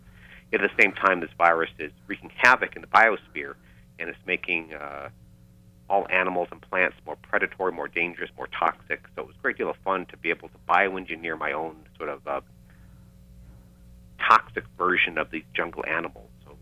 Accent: Chicago, Illinois, United States; we grew up in Chicago.

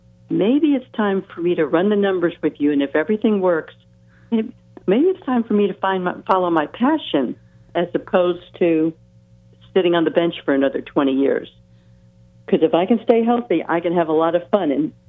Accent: Jackson, Michigan, United States; And I grew up in Jackson.

